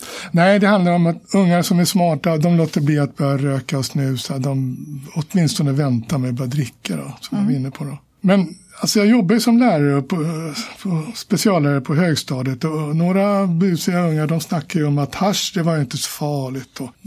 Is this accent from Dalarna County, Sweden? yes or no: no; Stockholm, Stockholm County, Sweden; jag är uppvuxen i Årsta och Fruängen, söderförorter.